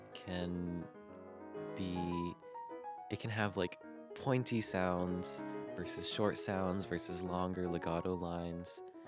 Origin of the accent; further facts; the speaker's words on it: Makawao, Hawaii, United States; now in Interlochen, United States; I'm a second-year sophomore here at Interlochen, and I'm from Makawao, Hawaii.